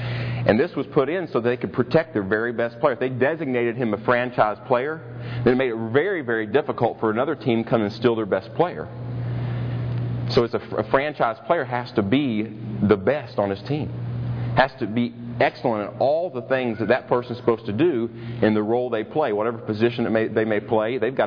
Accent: Kentucky, United States; Actually, I'm from Kentucky, so nothing can come out good out of Illinois.

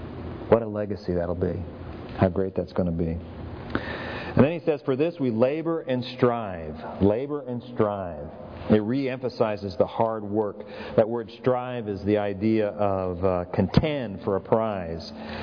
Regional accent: Fremont, California, United States; You know, I grew up in Fremont, California. I moved there in the fourth grade, but I kind of consider that my hometown.

